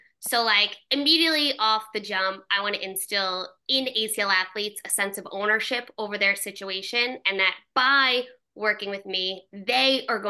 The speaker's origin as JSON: {"language": "English", "town": "Long Island", "region": "New York", "country": "United States", "said": "Now I'm from Long Island, New York, which has a very, very high prevalence. It's a very sporty community, right?"}